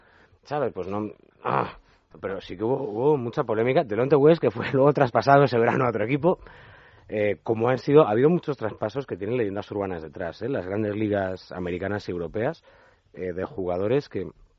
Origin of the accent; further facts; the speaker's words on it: Pontevedra, Galicia, Spain; nosotros somos de Pontevedra.